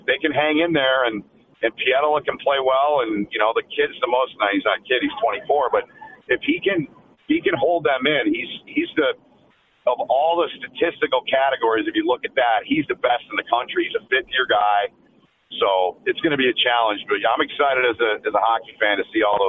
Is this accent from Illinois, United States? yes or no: no; Lansing, Michigan, United States; I grew up in Lansing, so I grew up a Michigan State fan.